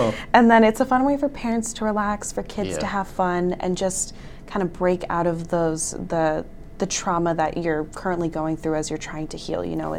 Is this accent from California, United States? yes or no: yes; California, United States; So I'm from California, actually, but I went to Boston College